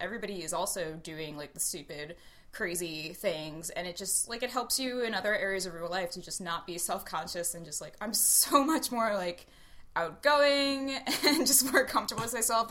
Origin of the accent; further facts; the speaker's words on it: New Jersey, United States; I grew up in South Jersey. I went to college in New York. I moved back to the Philly area